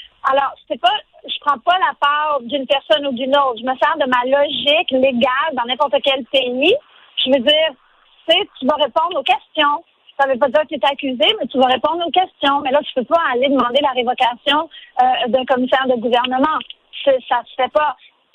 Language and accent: French; Haiti; born there; Écoutez, je suis haïtienne de naissance